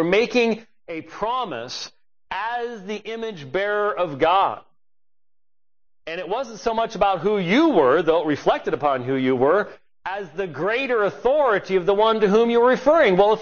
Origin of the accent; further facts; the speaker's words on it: Scotland, United Kingdom; as a Scotsman